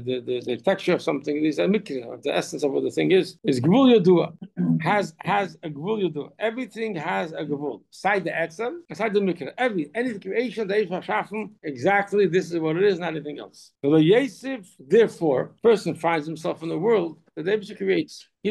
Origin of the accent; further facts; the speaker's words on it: United States; born there; so I was born in America, but since I could get an Israeli passport, I'm not really a single citizen. I'm a dual citizen